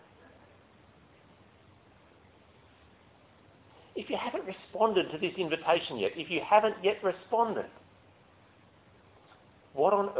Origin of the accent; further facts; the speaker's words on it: Australia; we enjoy a very high level of literacy growing up in Australia or in the developed world.